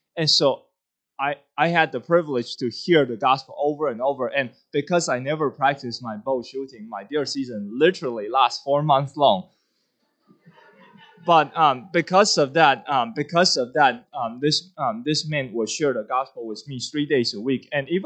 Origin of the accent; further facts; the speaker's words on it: Taiwan; English is a second language; moved away as an adult; now in United States; And that little tiny town that I grew up in Taiwan, just a perspective, is one of the smallest, has 200,000 people in there.